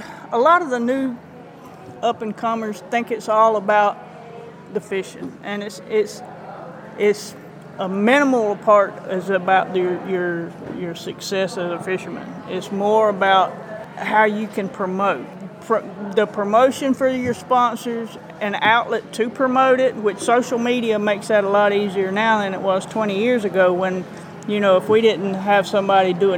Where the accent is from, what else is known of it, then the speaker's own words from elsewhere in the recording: Bainbridge, Georgia, United States; Yeah, Bainbridge, Georgia, you know, my hometown, they supported me for years now. And, you know, it's a great place, great lake, Lake Seminole there.